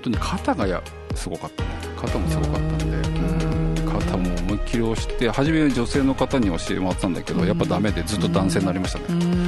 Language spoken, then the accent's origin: Japanese; Kanto, Japan; ちょっともう関東人だから教わったじゃない、いろいろ